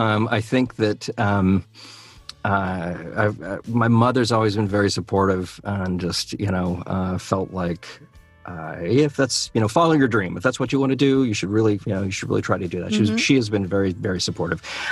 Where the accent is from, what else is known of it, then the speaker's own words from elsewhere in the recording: Memphis, Tennessee, United States; You know, growing up in Memphis, going into film, you know, was kind of, maybe a dream.